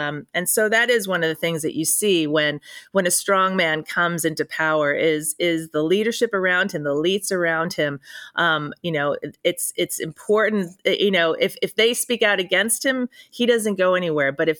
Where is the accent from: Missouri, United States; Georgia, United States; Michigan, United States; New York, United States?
New York, United States; Yonkers; I'm from Yonkers, New York. My dad still lives there.